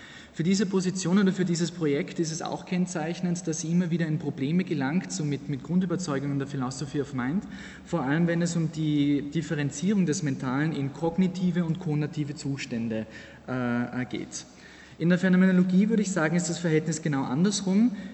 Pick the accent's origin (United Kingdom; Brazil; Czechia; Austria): Austria; Vienna; Ich komme aus Wien, ich bin Doktorand hier.